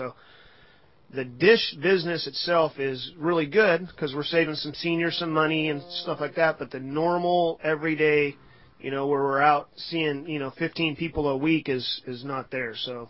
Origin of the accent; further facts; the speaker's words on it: Redding, California, United States; I grew up in Reading, Enterprise High School graduate